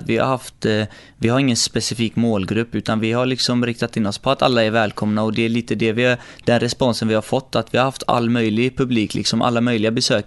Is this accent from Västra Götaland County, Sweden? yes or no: yes; Partille, Västra Götaland County, Sweden; also born or lived in Iraq; Är 22 år gammal och jag kommer från Partille kommun. Jag är uppvuxen i Partille. Dock inte född här. Jag var 1,5 år när jag kom till Sverige.